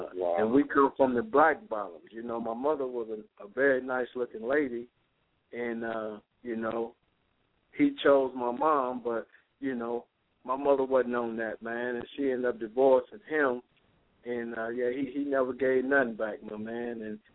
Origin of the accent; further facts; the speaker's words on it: Detroit, Michigan, United States; moved away as an adult; I had moved from my hometown, Detroit, in 89 and went down to Ohio, man